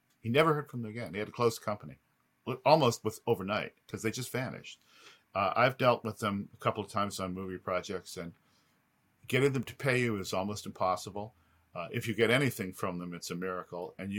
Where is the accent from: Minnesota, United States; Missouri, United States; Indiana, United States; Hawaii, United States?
Hawaii, United States; Partly I grew up in Hawaii, so I grew up with them to a certain extent as a boy.